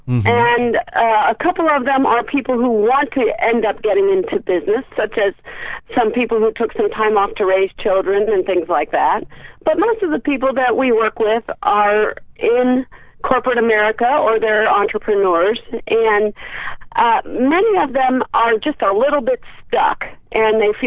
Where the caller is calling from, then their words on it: Reading, Pennsylvania, United States; I am calling from Reading, Pennsylvania.